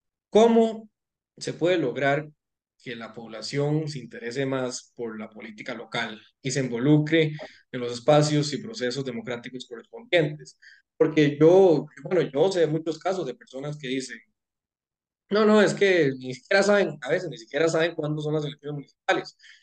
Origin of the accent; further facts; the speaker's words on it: Alajuela, Costa Rica; como en Costa Rica, por ejemplo, en Alajuela, decimos Melcochón, para el ejemplo, yo soy de Alajuela.